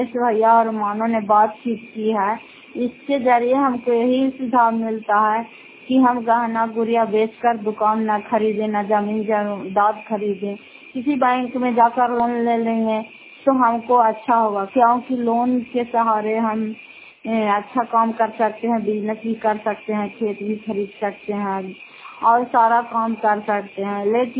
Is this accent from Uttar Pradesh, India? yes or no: no; Fatehpur, Bihar, India; घर फतेहपुर, पंचायत मकरौता, जिला नालंदा, किराया पचरा ब्लॉक की निवासी हूँ।